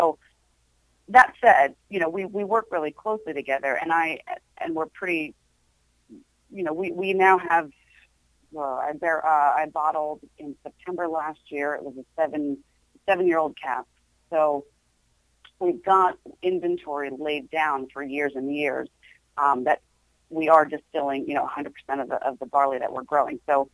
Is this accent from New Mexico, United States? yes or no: no; New York, United States; I'm an American, I'm a New Yorker